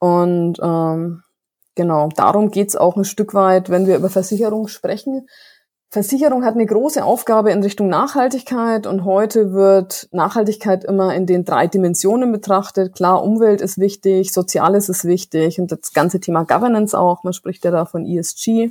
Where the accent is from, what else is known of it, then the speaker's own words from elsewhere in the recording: Bamberg, Bavaria, Germany; Ich bin, ihr werdet es hören, ich bin aus dem schönen Frankenland, ich komme aus Bamberg, bin Natur- und Tierliebhaber.